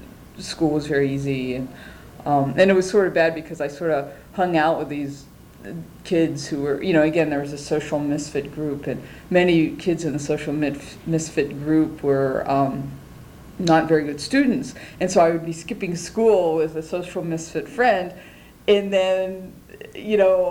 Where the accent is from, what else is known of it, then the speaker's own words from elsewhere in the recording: Johnstown, Pennsylvania, United States; So I was born and raised in Johnstown, Pennsylvania, and famous for floods, and not much there.